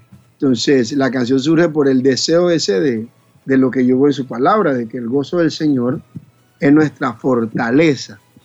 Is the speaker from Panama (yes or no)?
yes; Panama; yo estoy radicado acá en Panamá, yo soy panameño